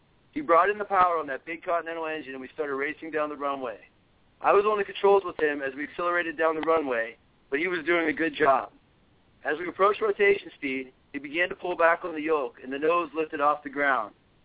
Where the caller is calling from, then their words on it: Pittsburgh, Pennsylvania, United States; Pittsburgh, Pennsylvania.